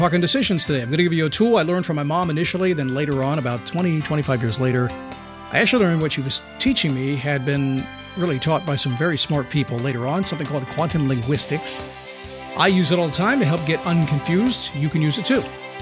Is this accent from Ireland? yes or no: no; Manassas, Virginia, United States; I grew up in a little town. I grew up in Manassas, Virginia. It's not so little anymore. It was little back in the late 60s when my parents moved there. But I couldn't wait to get out. I was gone by I was 18.